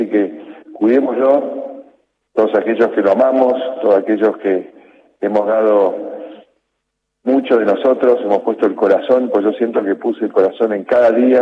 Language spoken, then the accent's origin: Spanish; Argentina